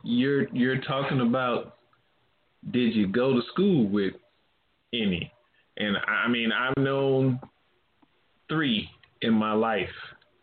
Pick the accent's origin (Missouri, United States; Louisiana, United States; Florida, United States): Louisiana, United States; New Orleans; So like when I grew up in New Orleans, we had two white kids.